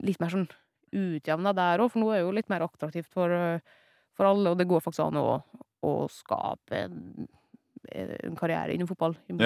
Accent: Sunndalsøra, Møre og Romsdal, Norway; og så er jeg 15 år, altså jeg kom jo fra Sundalsøra, sant?

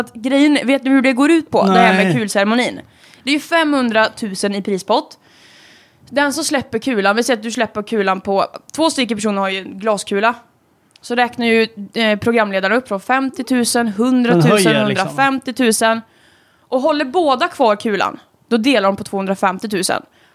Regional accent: Västra Götaland County, Sweden; accent: Dalsland dialect; Det är ju dalsländska.

